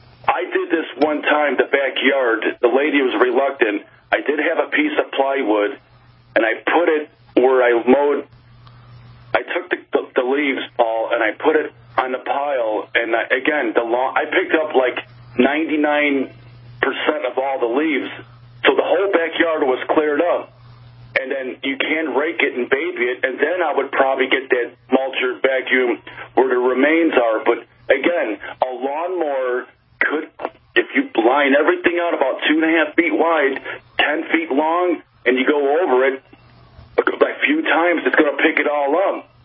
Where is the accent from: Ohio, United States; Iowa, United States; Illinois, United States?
Illinois, United States; Romeoville; I grew up in Romeoville, Illinois